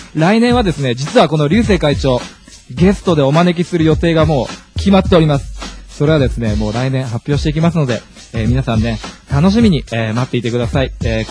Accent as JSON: {"language": "Japanese", "town": "Urawa", "region": "Saitama", "country": "Japan", "tie": "born or raised there", "said": "実は中学がですね、地元浦和市で隣の隣ぐらいでして"}